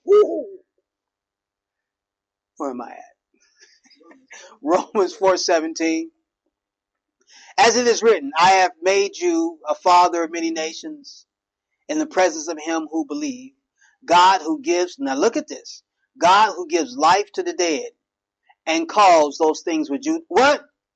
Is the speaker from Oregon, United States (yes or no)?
no; Cincinnati, Ohio, United States; When I lived in Cincinnati, I grew up in Cincinnati, in Avondale or North Avondale.